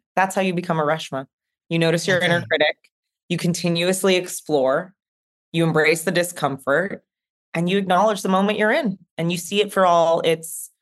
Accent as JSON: {"language": "English", "region": "New York", "country": "United States", "said": "I'm from Long Island, and not like the super nice part."}